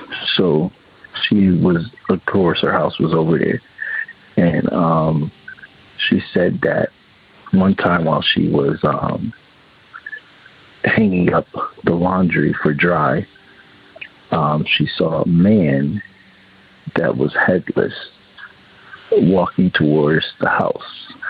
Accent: Connecticut, United States; I am from Connecticut

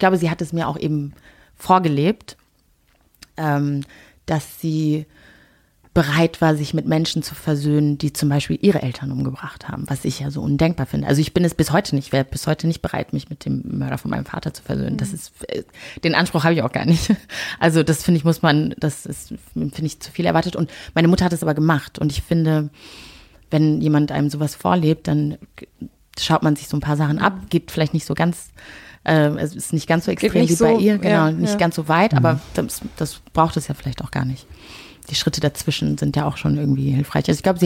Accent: North Rhine-Westphalia, Germany; Ich sage auch ganz oft, ich komme aus dem Pott und dann sagen so, und wo genau? Und dann kommt am Ende raus, dass es eigentlich am linken Niederrhein ist.

